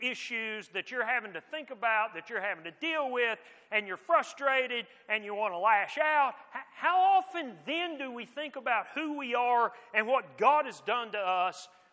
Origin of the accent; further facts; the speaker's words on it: Texas, United States; I'm an American. I'm a Texan.